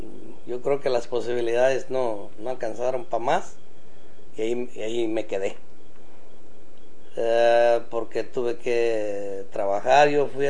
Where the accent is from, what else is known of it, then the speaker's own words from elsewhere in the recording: La Hierbabuena, Michoacán, Mexico; Yo nací en La Hierbabuena, Michoacán, México.